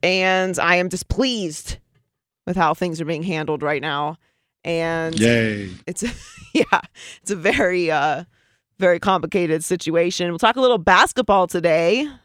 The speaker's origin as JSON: {"language": "English", "town": "Pittsburgh", "region": "Pennsylvania", "country": "United States", "tie": "born or raised there", "said": "And I grew up in Pittsburgh, so I have watched the Browns suffer for decades, basically my entire life."}